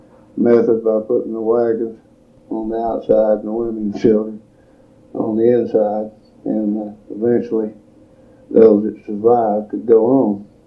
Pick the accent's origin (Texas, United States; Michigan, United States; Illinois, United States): Texas, United States; born there; I was born in Atascosa County on July 19, 1922. My ancestors had been in this area since the 1820s.